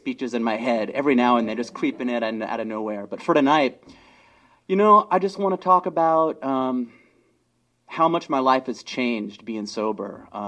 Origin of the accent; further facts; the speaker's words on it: San Diego, California, United States; I grew up in San Diego, you know, oldest of 3 children.